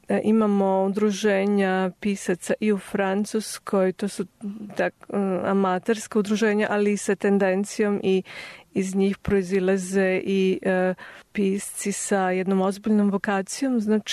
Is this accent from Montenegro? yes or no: no; Niš, Nišava District, Serbia; born there; Ja sam rođena u Nišu.